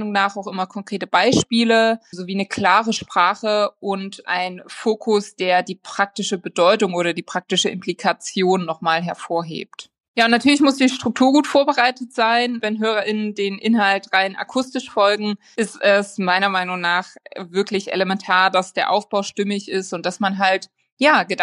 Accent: Saxony, Germany; moved away; Ich arbeite in Köln, ich bin aber in Sachsen aufgewachsen.

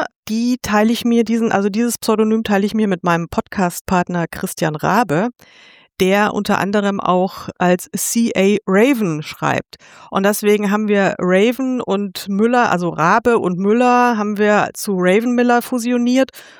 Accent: Munich, Bavaria, Germany; ich komme ursprünglich aus München

